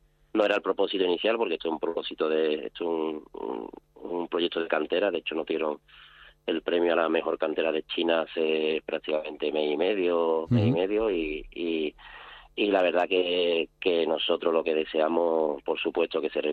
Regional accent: Spain; somos 21 españoles

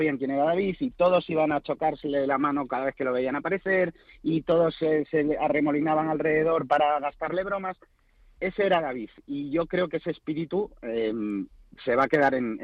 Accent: Asturias, Spain; Sabéis que yo soy asturiano y soy del Sporting.

